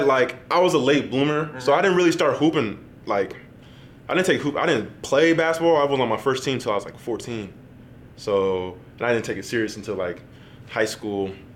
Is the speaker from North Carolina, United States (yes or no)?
yes; North Carolina, United States; I knew them because I'm from North Carolina.